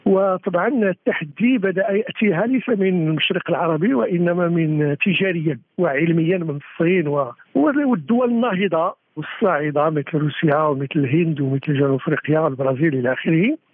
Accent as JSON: {"language": "Arabic", "country": "Morocco", "said": "صحراويون الذين نعتبرهم نحن مغاربة"}